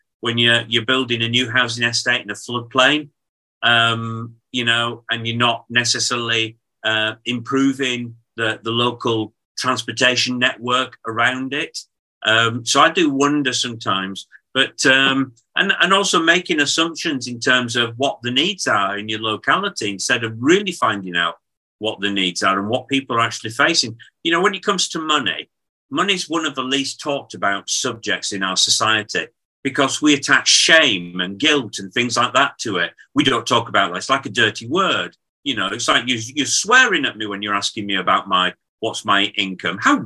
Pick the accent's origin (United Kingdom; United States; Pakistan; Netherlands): United Kingdom; Bradford, Yorkshire and the Humber; I mean, I come from Bradford originally. I originate from Bradford.